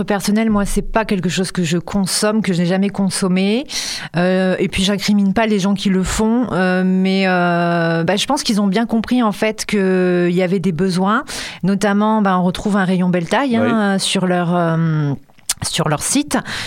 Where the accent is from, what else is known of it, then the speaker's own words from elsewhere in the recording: Vervins, Hauts-de-France, France; also born or lived in Hirson; Oui, je suis native de là-bas, mais j'ai vécu dans la campagne assez profonde à côté de Vervins, mais voilà, je suis du coin, quoi.